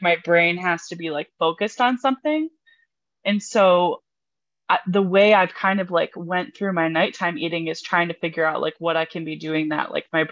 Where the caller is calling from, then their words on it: Michigan, United States; Northern Michigan.